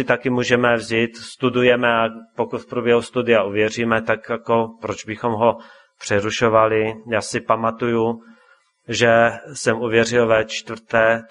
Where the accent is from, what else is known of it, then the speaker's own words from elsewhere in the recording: Martin, Žilina Region, Slovakia; já jsem pocházel z Martina, pocházím, tam jsem se narodil